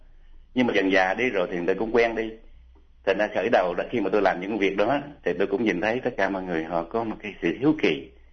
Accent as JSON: {"language": "Vietnamese", "country": "Australia", "said": "tôi không phải là người Hoa, tôi là người Úc gốc Việt."}